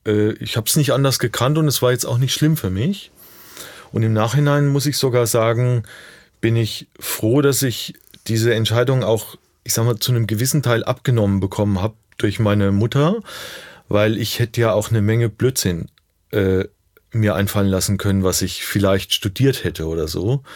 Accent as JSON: {"language": "German", "region": "Rhön", "country": "Germany", "tie": "born or raised there", "said": "Ja, also ich komme aus der Rhön, bin da geboren. Die Rhön ist ist mitten in Deutschland und eine Region, die wenig Leute kennen."}